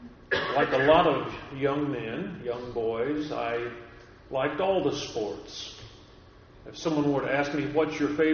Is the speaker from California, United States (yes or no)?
yes; Los Angeles, California, United States; Growing up in Los Angeles, I was a huge Los Angeles Dodger fan.